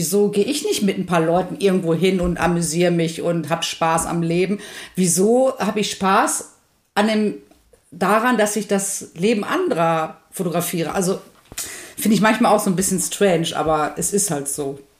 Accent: North Rhine-Westphalia, Germany; Also ich mag Paderborn nach wie vor, es ist halt meine Heimat, also das ist ein Dorf bei Paderborn. Ich fahre auch regelmäßig hin, da habe ich noch meine Familie oder beziehungsweise Teile meiner Familie.

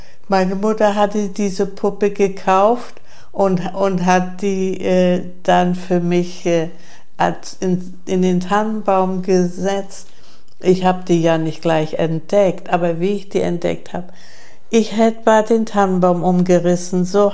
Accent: Gelsdorf, Rhineland-Palatinate, Germany; ich bin in Gelsdorf aufgewachsen

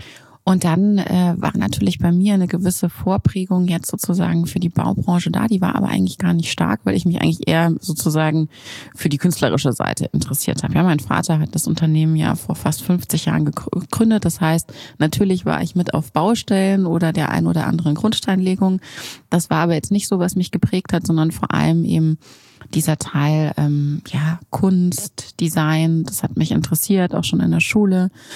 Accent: Munich, Bavaria, Germany; ich bin ja in München aufgewachsen, deswegen habe ich vielleicht auch so ein bisschen ein biased Bild von München.

